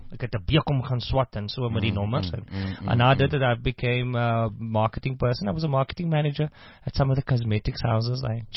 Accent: Hankey, Eastern Cape, South Africa; I come from Hanky, man.

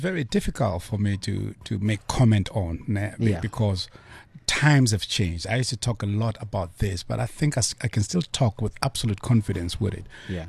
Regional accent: South Africa; as in a South African, and as a South African

